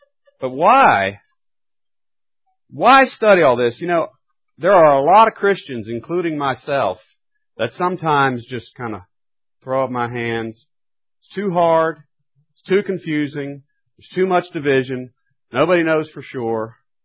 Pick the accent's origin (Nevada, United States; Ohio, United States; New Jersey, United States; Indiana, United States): New Jersey, United States; born there; Hey, I was born in New Jersey.